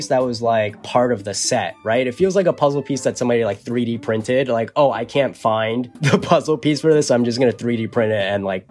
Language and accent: English; United States; Even as an American, it's hard for me to figure that out.